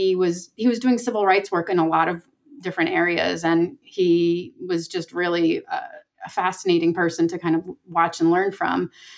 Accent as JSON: {"language": "English", "region": "New Jersey", "country": "United States", "tie": "born or raised there", "said": "I did. I grew up in Monmouth County near Asbury Park."}